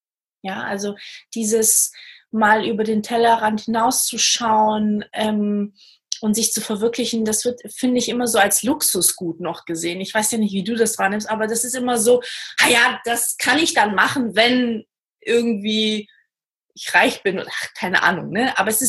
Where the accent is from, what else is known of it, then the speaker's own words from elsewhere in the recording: Portugal; German is a second language; now in Germany; Ich komme zum Beispiel aus Portugal, deswegen kann ich auch so ein bisschen die Unterschiede auch erkennen.